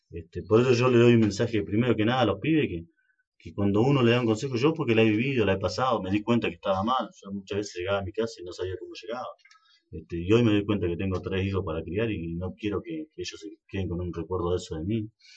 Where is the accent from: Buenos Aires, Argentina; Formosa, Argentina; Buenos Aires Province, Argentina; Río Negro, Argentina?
Río Negro, Argentina; Ingeniero Jacobacci; nos sentimos orgullosos de decir que somos de Jacobacci, que somos jacobacinos.